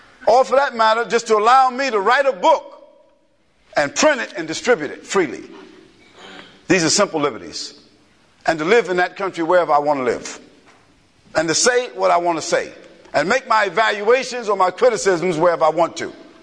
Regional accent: United States; But secondly, I'm definitely American

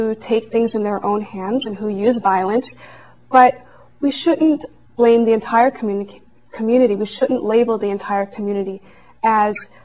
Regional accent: United States; And as an American, I want to help in protecting my nation and protecting my country

